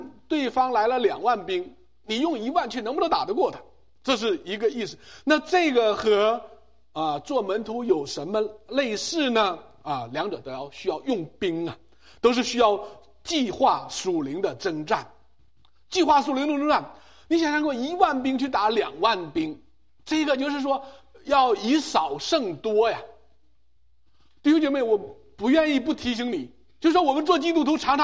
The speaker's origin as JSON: {"language": "Chinese", "country": "China", "said": "我们中国人都是算计的高手"}